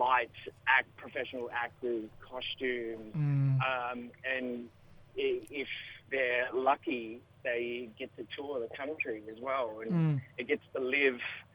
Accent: La Perouse, New South Wales, Australia; I'm a proud Biripi, Warramai, Wadi Wadi, Walbunja man from Sydney, and I grew up in La Perouse.

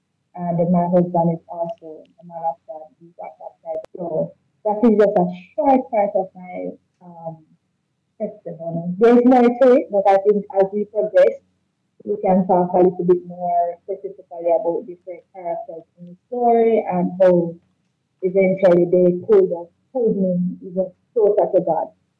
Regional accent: Montego Bay, Saint James, Jamaica; Mind you, I moved away all away from where I grew up in Montego. So quite the journey.

